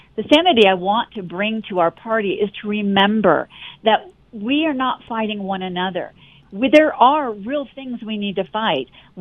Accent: Colorado, United States; I grew up on Lowry Air Force Base, the daughter of a lieutenant colonel.

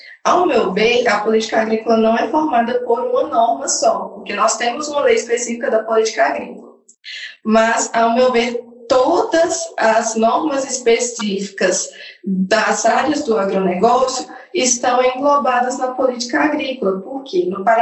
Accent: Paracatu, Minas Gerais, Brazil; now in Patos de Minas, Brazil; Eu sou de Paracatu.

